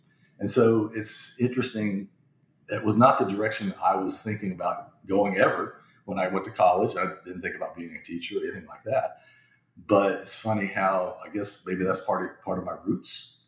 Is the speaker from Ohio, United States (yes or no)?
no; Tishomingo, Oklahoma, United States; So, born and raised in Tishomingo, Oklahoma, which is about an hour and a half from Oklahoma City and probably about 2 hours from Dallas.